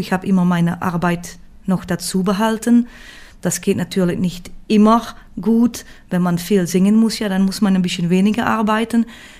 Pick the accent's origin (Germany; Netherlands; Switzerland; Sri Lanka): Netherlands; now in Belgium; Ich denke, da, wo ich geboren bin, das bleibt meine Heimat, ja. Ich bin schon 3 oder 24 Jahre wohne ich in Belgien.